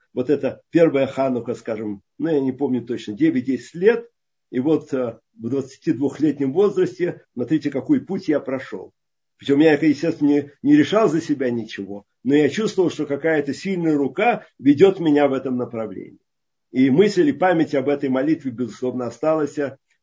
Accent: Riga, Latvia; я из Латвии, в Риге.

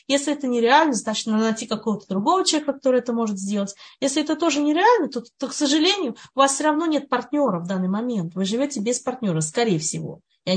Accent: Russia; moved away as an adult; поскольку я росла в России до 19 лет

